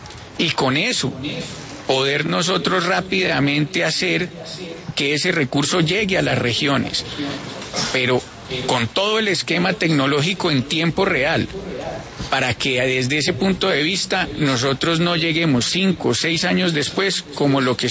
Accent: Pereira, Risaralda, Colombia; yo soy montañerito. Y vivo orgulloso, claro, de ser buen montañerito de acá de Pereira, sí. Digo que soy pereirano, montañero y provinciano a mucho honor.

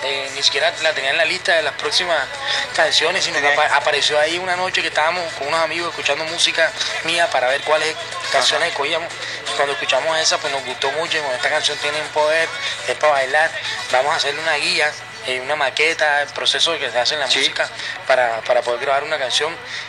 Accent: Bolívar, Colombia; que son sitios que quedan cerca de Cartagena, que son hermosos, y a mí siempre me gusta mostrar mi tierra.

